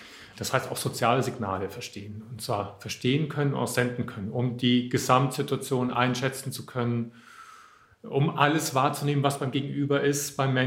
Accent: Munich, Bavaria, Germany; Ich komme aus München.

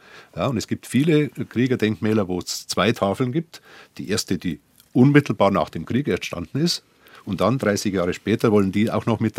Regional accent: Dachau, Bavaria, Germany; ich bin ja aus Dachau und war auch 10 Jahre Kreisheimatpfleger von Dachau.

